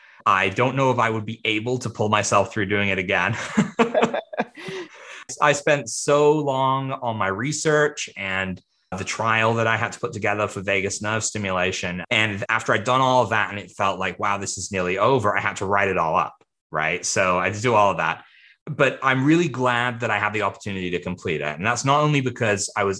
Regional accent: British Columbia, Canada; I'm from British Columbia, Canada.

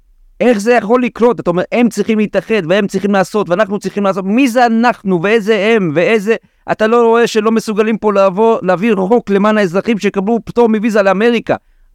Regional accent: Romania; אני בא מאחת מהאזות, רומניה, עשירה, יפה, אנשים זה, במרכז אירופה

